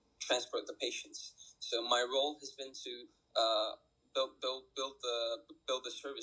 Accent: Turkey; English is a second language; now in Chicago, United States; Like, I met some great people here. I came here from Turkey, and really, really, really, really nice people.

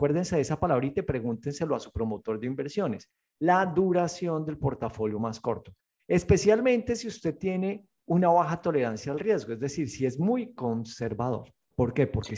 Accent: Colombia; A mí no me gusta el café y soy colombiano

